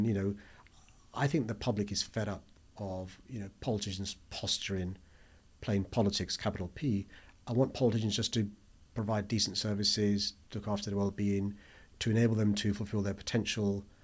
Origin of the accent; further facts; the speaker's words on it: London, United Kingdom; So I'm a proud Londoner, born and raised in this city. I'm British. I'm of Pakistani origin, of Asian heritage, of Islamic faith.